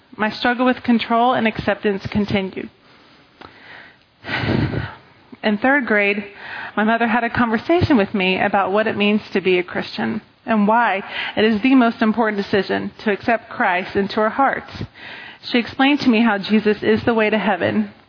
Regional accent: Dallas, Texas, United States; born there; I was born in 1979 in Dallas, Texas, and I'm the youngest of three girls.

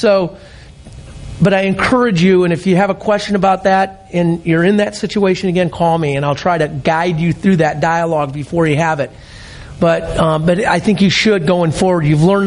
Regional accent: Ann Arbor, Michigan, United States; I'm from Michigan. I was born in Ann Arbor, but I'm not a Michigan fan.

